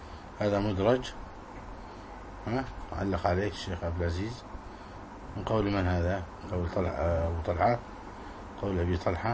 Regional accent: Egypt

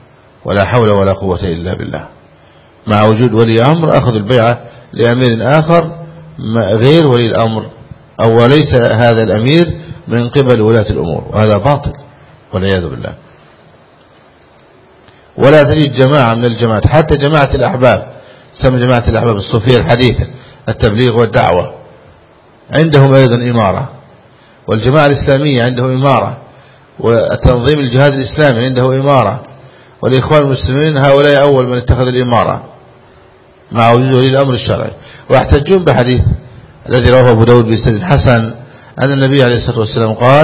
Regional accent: Egypt; كما عندنا في مصر

